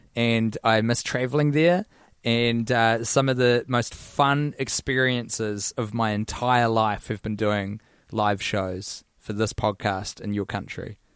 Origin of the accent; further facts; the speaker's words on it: United States; So because I'm American, I asked my neighbor to drive me to the hospital